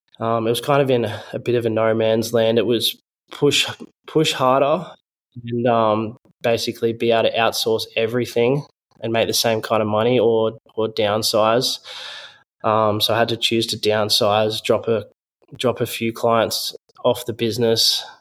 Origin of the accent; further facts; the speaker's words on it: Australia; And being an Australian athlete was a big disadvantage.